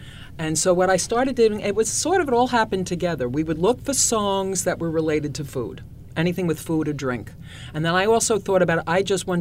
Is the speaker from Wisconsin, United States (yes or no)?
no; New York, United States; also born or lived in Queens; and then grew up on Long Island. So I'm a Long Island girl.